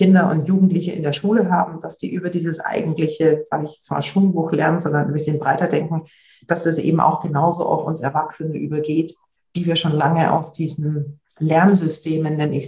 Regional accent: Baden-Württemberg, Germany; in Hintertupfingen, wie ich jetzt als Schwäbin sagen würde

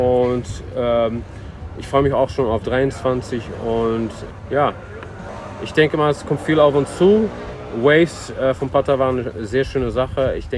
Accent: Netherlands; German is a second language; ich bin ja selber Holländer

